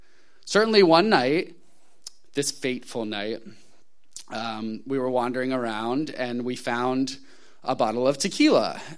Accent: Charleston, United States; I grew up in Charleston.

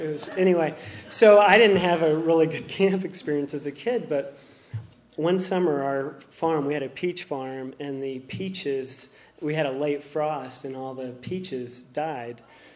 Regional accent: Arkansas, United States; So I grew up in Arkansas

